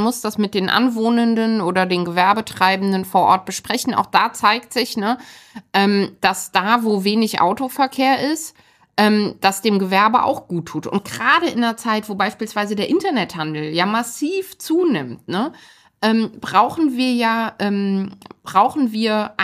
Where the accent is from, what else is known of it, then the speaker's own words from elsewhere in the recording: West Germany, Germany; Ich komme aus Westdeutschland ursprünglich.